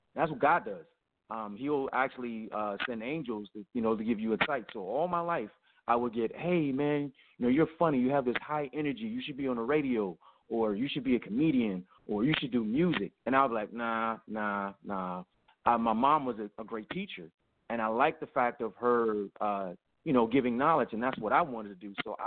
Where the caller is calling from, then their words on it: Tampa, Florida, United States; Well, right now, currently I'm in Tampa, Florida, visiting a best friend of mine just for the weekend, and I go back to Miami later on tonight.